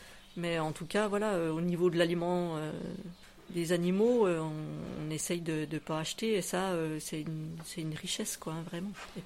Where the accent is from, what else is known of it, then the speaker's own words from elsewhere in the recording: Bourgogne-Franche-Comté, France; moi, je suis pas originaire d'ici, je suis jurassienne. Donc, toute ma famille est dans le Jura.